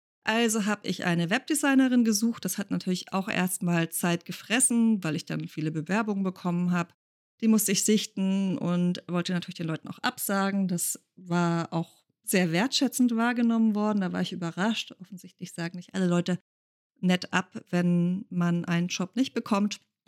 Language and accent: German; Konstanz, Baden-Württemberg, Germany; Wir haben uns so auf halbem Weg getroffen zwischen Konstanz, wo ich herkomme, und ja, der Münchner Gegend, wo die meiste Familie sitzt.